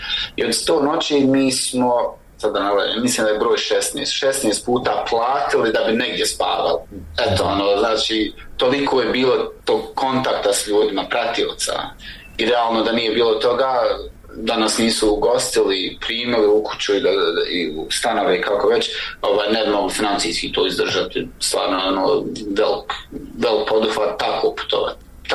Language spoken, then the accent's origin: Bosnian; Bosnia & Herzegovina; now in Switzerland; Sa Idrizom smo u stvari došli iz Bosne do Švicarske, znaš, znači sa njim smo opet veliko putovanje, 10 dana smo putovali.